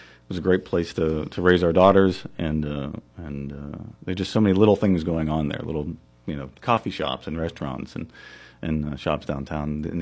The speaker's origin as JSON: {"language": "English", "town": "New Castle", "region": "Pennsylvania", "country": "United States", "tie": "born or raised there", "lives_now": "Zelienople, United States", "said": "I am. Born and raised in Newcastle, Pennsylvania. I left for the Navy from there after graduation. And then now my wife and I live in Zillianople."}